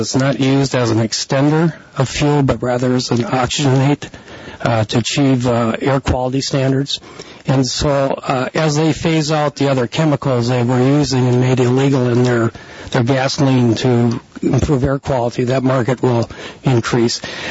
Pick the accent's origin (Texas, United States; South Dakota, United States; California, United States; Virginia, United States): South Dakota, United States; Rapid City; I'm an attorney from Rapid City.